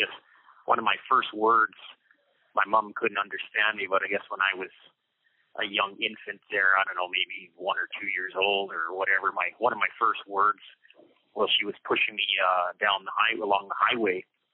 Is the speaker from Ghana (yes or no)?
no; Claresholm, Alberta, Canada; So, basically I grew up in a little town called Clairsome, Alberta, born and raised there.